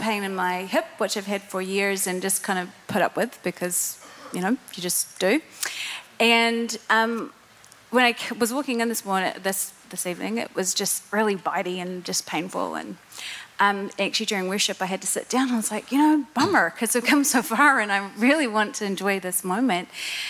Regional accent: New Zealand; And I come from New Zealand. We have a lot of dairy.

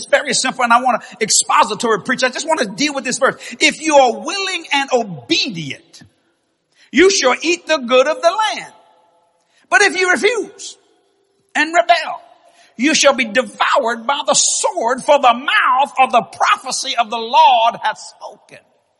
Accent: Algiers, Louisiana, United States; born there; I'm a Cajun. Actually, I was born in Algiers, Louisiana. I'm a West Bank boy.

